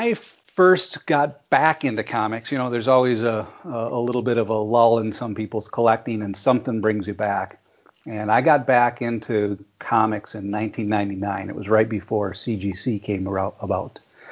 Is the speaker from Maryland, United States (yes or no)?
no; Wisconsin, United States; I'm not originally from the Twin Cities. I'm from the land of beer and cheese next door.